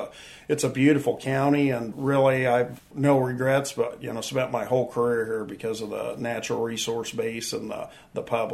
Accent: Stuart, Iowa, United States; because I grew up in Stuart, Iowa, and I was a 1980 graduate of Stuart Menlo.

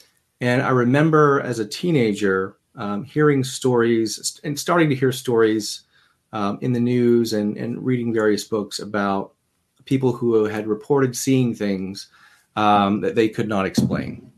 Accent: Arkansas, United States; So I grew up in the Deep South. I grew up in the Delta region of Arkansas, and I entered the Air Force right out of high school.

